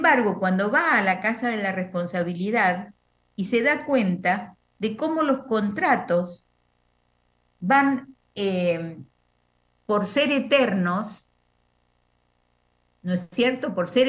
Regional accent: Zárate, Buenos Aires Province, Argentina; me toca muy de cerca porque soy de Zárate

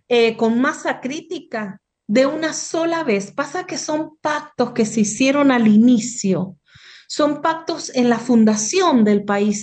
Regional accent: Mendoza, Argentina; yo soy de Mendoza, pero voy a Buenos Aires y me planto

